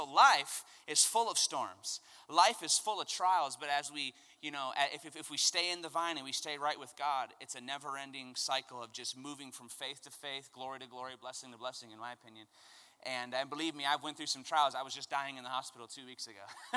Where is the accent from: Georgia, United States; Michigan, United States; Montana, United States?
Michigan, United States; Midland; I'm originally from Michigan.